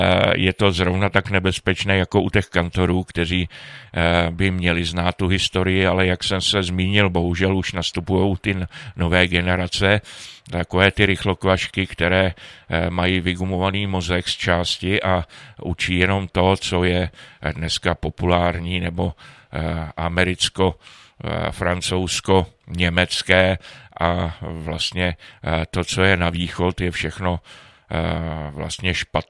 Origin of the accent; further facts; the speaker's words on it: Aš, Karlovy Vary Region, Czechia; víc jak 20 let jsem vyrůstal v Aši nebo za Aší